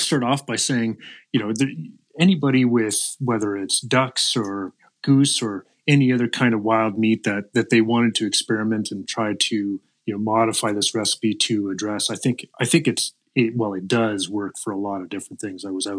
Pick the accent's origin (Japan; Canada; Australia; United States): Canada; the Maritimes; I mean, you know, I grew up in the Maritimes